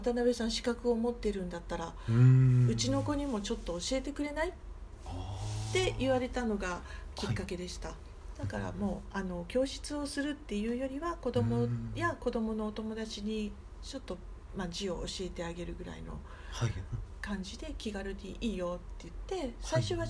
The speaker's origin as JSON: {"language": "Japanese", "region": "Osaka", "country": "Japan", "said": "私はもともと大阪出身なんですけど"}